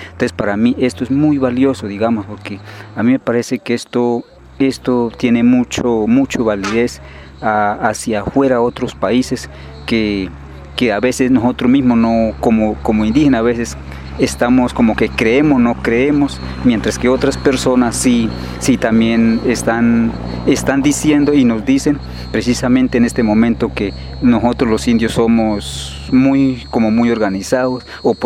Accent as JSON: {"language": "Spanish", "region": "Cauca", "country": "Colombia", "said": "Vengo del resguardo de López Adentro, precisamente en la comunidad del Pílamo"}